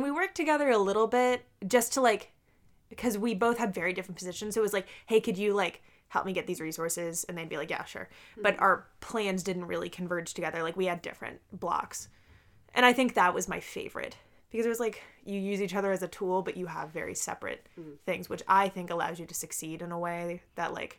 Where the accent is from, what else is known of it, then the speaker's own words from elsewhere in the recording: New Jersey, United States; oh, we're from Jersey.